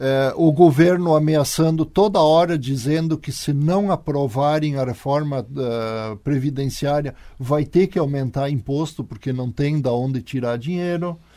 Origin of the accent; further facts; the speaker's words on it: Brazil; mais vergonha a gente tem de dizer que a gente é brasileiro